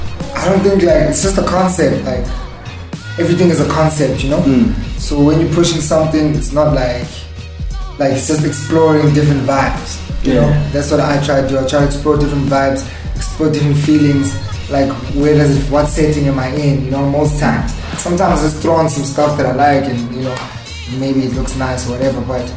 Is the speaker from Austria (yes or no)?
yes; Austria; I grew up in Austria.